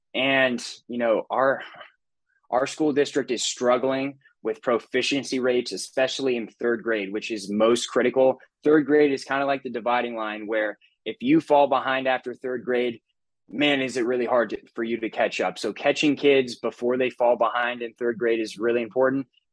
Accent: Florida, United States; I am a proud teacher and Sarasota County native. I was born and raised in Sarasota County.

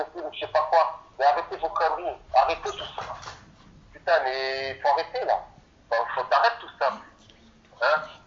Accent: France; Je suis français, je suis fier de l'être.

